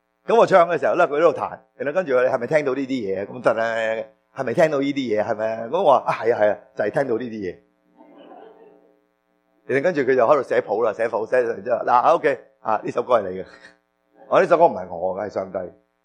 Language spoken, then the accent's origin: Cantonese; China; 我哋中国人有我哋一套嘅宗教包袱